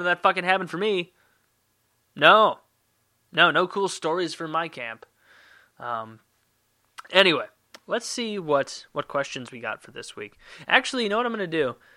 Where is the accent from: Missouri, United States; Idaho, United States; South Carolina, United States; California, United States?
Missouri, United States; St. Louis; And it was like, I'm from fucking St. Louis, man, I have no idea what your stereotype is